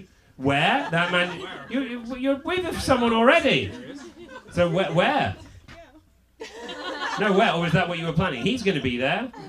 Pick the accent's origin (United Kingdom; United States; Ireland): United Kingdom; I'm British, that's not, we don't dance like that.